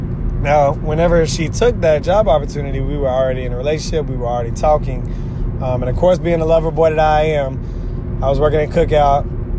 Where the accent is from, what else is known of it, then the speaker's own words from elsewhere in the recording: Claxton, Georgia, United States; So, of course, I said I'm from Claxton. So I moved to Atlanta.